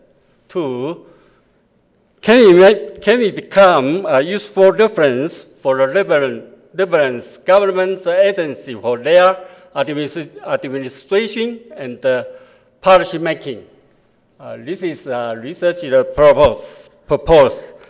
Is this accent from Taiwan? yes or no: yes; Taiwan; English is a second language; I come from Taiwan. So you know, my English is not so good.